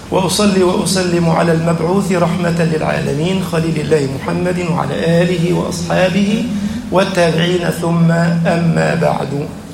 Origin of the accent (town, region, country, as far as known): Egypt